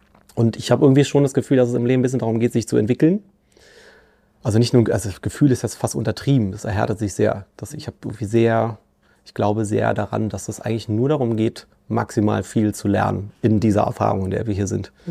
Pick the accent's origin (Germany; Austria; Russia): Germany; born there; weil ich bin ja in der DDR noch geboren